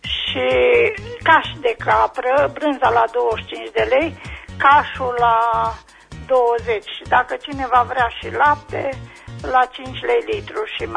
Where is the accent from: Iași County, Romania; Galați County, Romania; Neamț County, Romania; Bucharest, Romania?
Galați County, Romania; Oțelul Roșu; din Oțelul Roșu